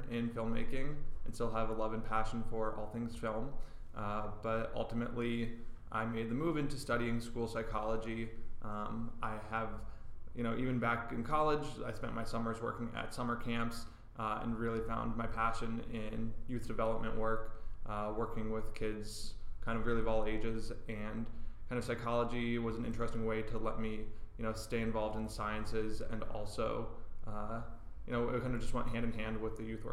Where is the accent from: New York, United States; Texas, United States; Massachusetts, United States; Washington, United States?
Massachusetts, United States; Boston; born there; So I was born in Boston.